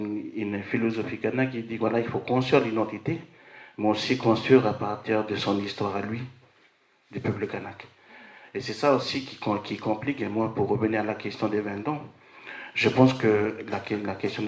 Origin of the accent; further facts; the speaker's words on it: Gossanah, Loyalty Islands Province, New Caledonia; Et moi, je suis originaire de Gossana, Yaï, là où a eu lieu les événements.